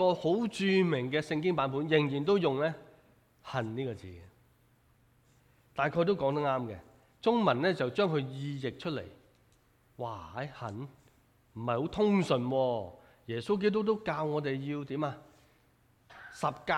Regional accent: Hong Kong; 即是作为一个香港人，我們愛我們的中國，我們是中國人嘛

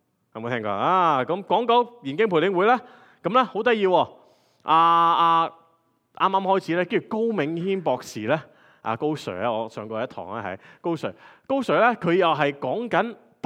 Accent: Hong Kong; 我哋 我哋香港人講得好好嘅揾食啊嘛

